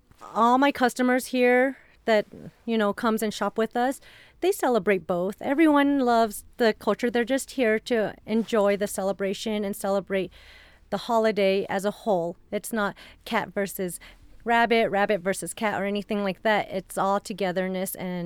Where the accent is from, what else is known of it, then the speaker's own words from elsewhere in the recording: Westwood, United States; I grew up in Westwood, and our community is Westwood, and it is very diverse.